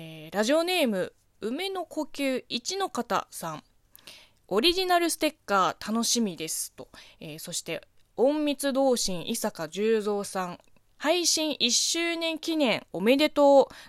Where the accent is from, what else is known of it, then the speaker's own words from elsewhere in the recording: China; Japanese is a second language; この番組は中国生まれ中国育ちの私